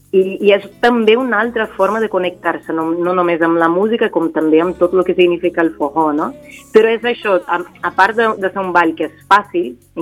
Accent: Minas Gerais, Brazil; Catalan is a second language; Però encara que soc de Minas Gerais

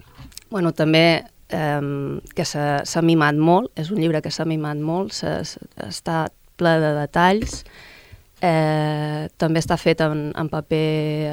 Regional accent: Formentera, Balearic Islands, Spain; tenia clar que com a formenterera havia de ser així

